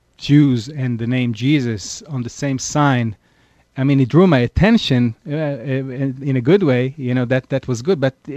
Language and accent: English; Jerusalem, Jerusalem District, Israel; I knew, growing up in Jerusalem, I knew about Bethlehem.